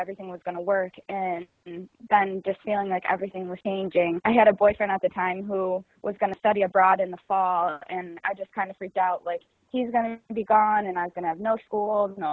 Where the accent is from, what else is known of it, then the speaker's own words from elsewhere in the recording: Rochester, New York, United States; I will be 27 in March, and I just moved back to my hometown in Rochester, New York. I grew up here.